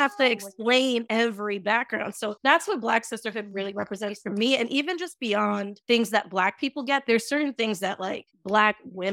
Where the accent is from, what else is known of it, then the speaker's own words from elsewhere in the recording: Long Island, New York, United States; But, you know, growing up in Long Island, I mostly worked with white people my entire life.